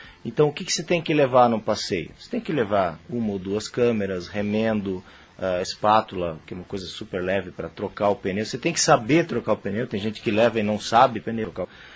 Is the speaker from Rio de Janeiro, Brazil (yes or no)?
no; Joinville, Santa Catarina, Brazil; para mim que sou de Joinville